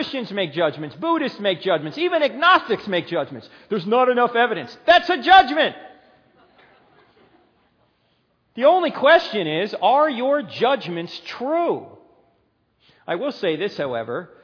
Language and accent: English; New Jersey, United States; Can you tell I'm originally from New Jersey?